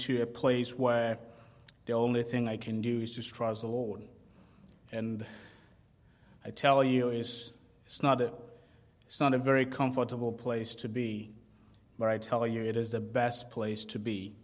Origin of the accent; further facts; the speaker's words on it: Ghana; born there; I was born in Ghana, West Africa, to parents that were Roman Catholics, but they also still worshipped idols.